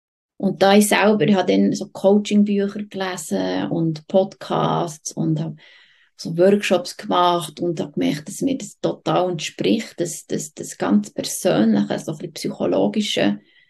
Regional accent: Bolligen, Bern, Switzerland; now in Interlaken, Switzerland; Ich bin selber in Bolligen aufgewachsen.

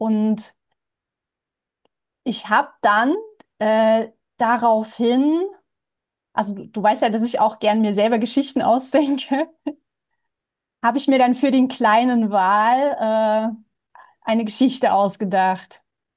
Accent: Lusatia, Germany; born there; now in Odenwald, Germany; Also ich bin ja in der Lausitz geboren und Jetzt, da ich im Odenwald lebe

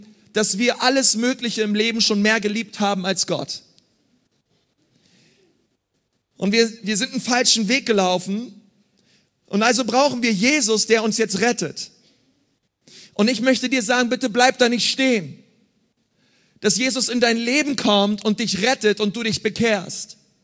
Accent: Berlin, Germany; Ich bin in Berlin groß geworden.

